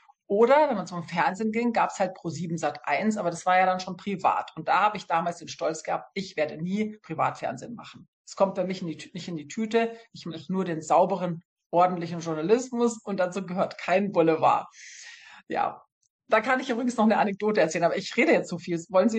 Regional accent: Munich, Bavaria, Germany; weil ich natürlich München als meine Heimat schon immer geliebt habe, bin ich wieder zurück nach München

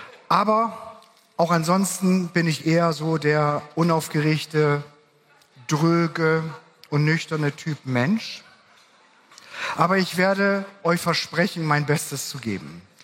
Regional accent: Northern Germany, Germany; Das fällt mir als Norddeutscher besonders leicht.

